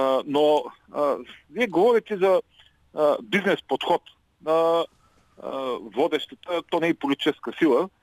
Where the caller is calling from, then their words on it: Ruse, Ruse Province, Bulgaria; съм от Русе.